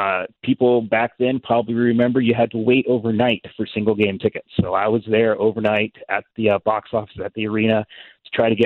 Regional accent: Sacramento, California, United States; Well, growing up in Sacramento, it was just sort of a natural thing.

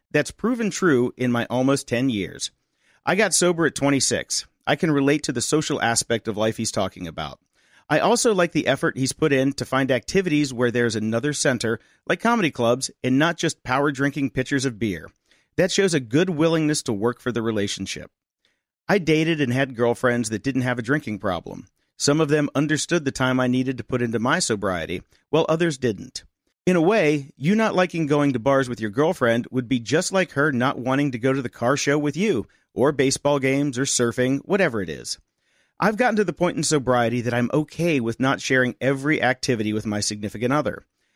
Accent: Colombia; I'm from Colombia

